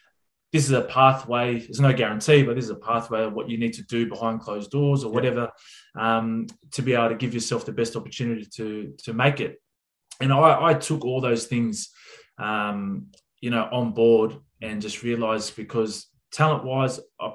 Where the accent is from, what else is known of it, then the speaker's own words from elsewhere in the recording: Sydney, New South Wales, Australia; we're from Western Sydney